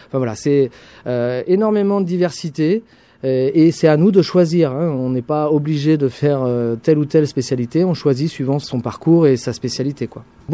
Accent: Nouvelle-Aquitaine, France; Moi, je suis originaire de la Vienne.

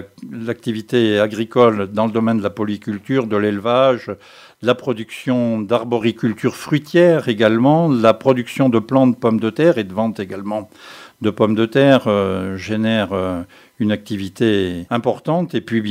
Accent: Bellac, Nouvelle-Aquitaine, France; born there; Oui, absolument. Je suis né à Bellac.

